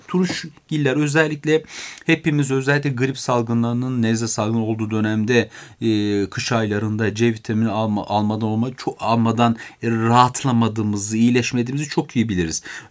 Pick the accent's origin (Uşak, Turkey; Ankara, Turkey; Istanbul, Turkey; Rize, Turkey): Ankara, Turkey; Beypazarı; Ben Ankara Beypazarlıyım.